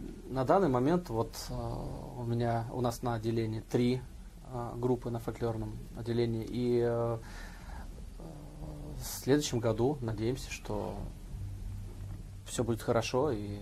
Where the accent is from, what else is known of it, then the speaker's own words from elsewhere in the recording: Dolgoprudny, Moscow Oblast, Russia; Это город Долгопрудный. Это мой родной город.